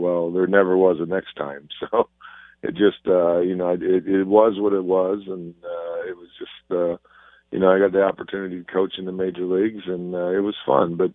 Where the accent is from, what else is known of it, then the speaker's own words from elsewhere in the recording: St. Louis, Missouri, United States; growing up in St. Louis and getting traded from your hometown, it was pretty crushing at first.